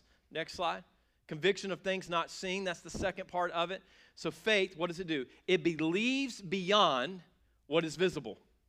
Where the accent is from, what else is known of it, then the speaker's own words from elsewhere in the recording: Greenville, South Carolina, United States; I grew up in South Greenville. I had parents that loved each other.